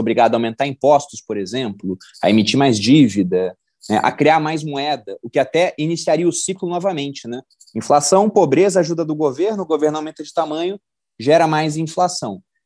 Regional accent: Cabo Frio, Rio de Janeiro, Brazil; born there; Eu morei no Rio, eu só nasci em Cabo Frio, mas eu morei no Rio boa parte da minha vida.

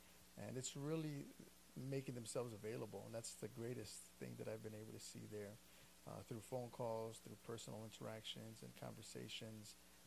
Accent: Chicago, Illinois, United States; So I was born and raised in Chicago

